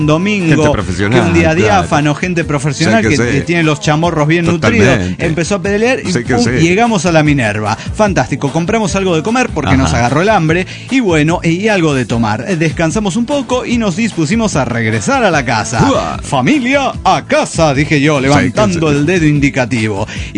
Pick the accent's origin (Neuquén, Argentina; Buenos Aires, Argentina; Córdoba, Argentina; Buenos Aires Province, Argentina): Córdoba, Argentina; Leones; cuando voy a Rosario me dicen, sos cordobés, y están todos locos. No sé de dónde soy. Va, sí, soy de Leones.